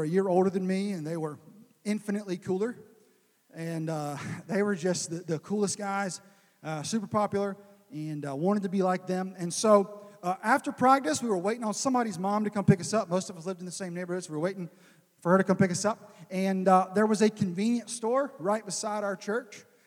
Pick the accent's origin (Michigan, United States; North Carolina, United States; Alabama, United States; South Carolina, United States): South Carolina, United States; Florence; I grew up in Florence, South Carolina, and I went to First Baptist Church in Florence, South Carolina.